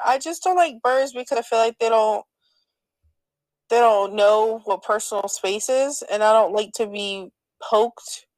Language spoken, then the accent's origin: English; Florida, United States; So, you're from Illinois, I'm from Florida. Okay, I had never seen this until I moved here.